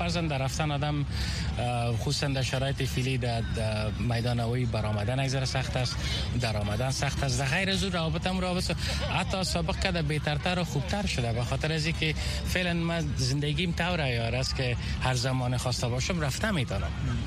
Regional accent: Afghanistan; همونتو که الحمدلله مسلمان هستیم، همونتو الحمدلله از افغانستان هستیم

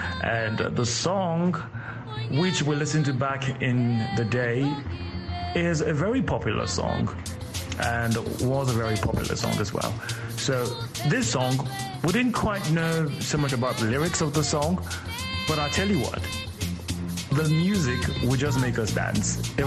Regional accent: Oyo, Nigeria; I am Nigerian and I hail from Oyo State in the southwestern part of the country.

